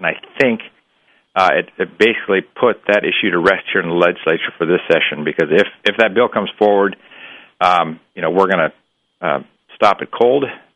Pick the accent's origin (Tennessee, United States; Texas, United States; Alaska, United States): Alaska, United States; somebody born and raised in Bush, Alaska, somebody who's been in this business here in Juneau for a number of years, everything I do is to protect small communities.